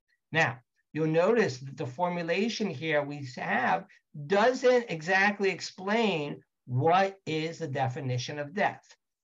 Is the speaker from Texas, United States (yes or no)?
yes; Texas, United States; or my favorite, my home state, Texas, right